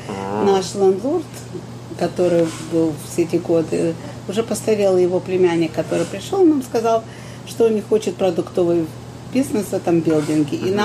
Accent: Kharkiv, Kharkiv Oblast, Ukraine; moved away; мы вообще из Харькова.

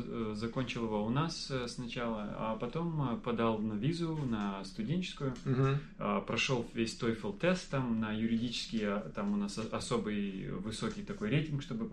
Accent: Irkutsk, Irkutsk Oblast, Russia; born there; Да, я родился в Иркутске, значит, в Восточной Сибири.

